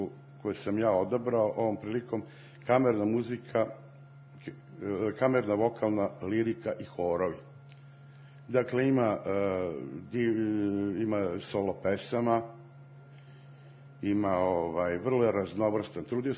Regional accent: Kruševac, Rasina District, Serbia; born there; Rođen sam u Kruševcu, u gradu, jel, u jednoj prestonici od oca, a to je blagoslov, zaista smatram, a već 40 godina živim u drugoj prestonici od sina, odnosno despota Stefana.

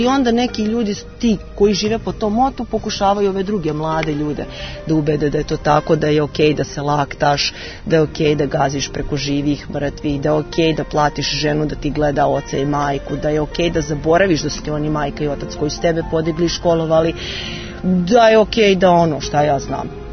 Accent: Čelarevo, Vojvodina, Serbia; also born or lived in Belgrade, Serbia; Ja sam se iz Beograda vratila u malu sredinu, ja sam se vratila svojom odlukom, on se vratio zbog bolesti oca. Ali, ja ne znam, znači, mi živimo, na primjer, na 30 km od Novog Sada

